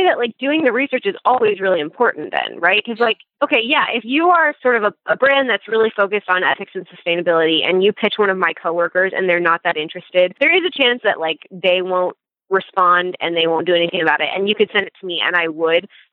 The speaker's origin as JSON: {"language": "English", "country": "Philippines", "tie": "born or raised there", "said": "She knew that I grew up in the Philippines."}